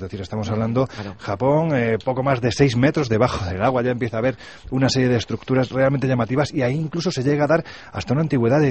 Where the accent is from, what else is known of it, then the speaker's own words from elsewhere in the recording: Andalusia, Spain; Yo soy de Jaén, de un pueblo además que está en la sierra. En fin, tú me preguntas, ya sabes, de un pueblo que está en la sierra de Cazorla.